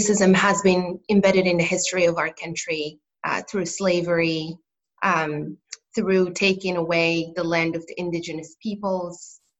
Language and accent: English; Morocco; English is a second language; moved away as an adult; I was born and raised in Morocco, North Africa.